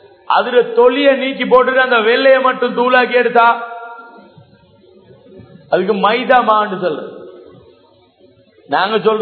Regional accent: Sri Lanka; now in Pakistan; நாங்க ஸ்ரீலங்கன்ஸ் 2 பேர், பாகிஸ்தானியல் மத்தவங்க.

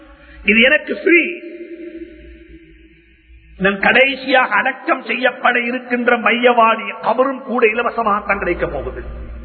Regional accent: Sri Lanka; born there; புரிந்து கொள்ளுங்கள், இந்த இலங்கையில நாங்கள் பிறந்தோம், இலங்கை பிரஜைகளாக வாழ்ந்து கொண்டிருக்கிறோம்.

